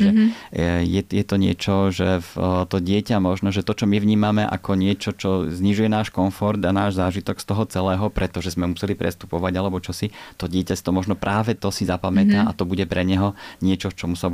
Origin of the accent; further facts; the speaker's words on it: Bratislava, Bratislava Region, Slovakia; Ja som rodený Bratislavčan, ale akože dušou a srdiečkom to je Južná Morava.